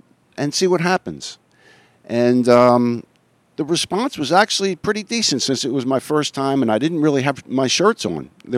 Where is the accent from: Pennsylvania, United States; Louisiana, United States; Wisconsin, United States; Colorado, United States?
Pennsylvania, United States; Philadelphia; now in Siesta Key, United States; I'm a former Marine. I'm from Philadelphia originally.